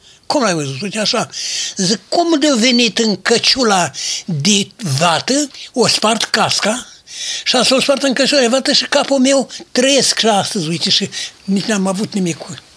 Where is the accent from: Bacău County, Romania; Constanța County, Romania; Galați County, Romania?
Bacău County, Romania; Berești; la vreo 20 de kilometri departe de Berești, Sazlău, de unde sunt eu.